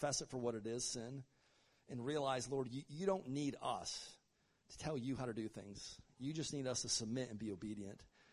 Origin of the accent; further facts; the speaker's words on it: Michigan, United States; I grew up in Michigan, western Michigan, and Lake Michigan.